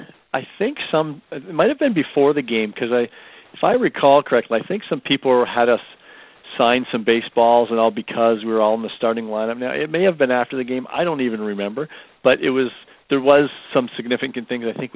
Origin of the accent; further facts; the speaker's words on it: Windsor, Ontario, Canada; now in United States; I'm from Windsor, and I played all growing up. I ended up going to Assumption High School and played for Father Cullen.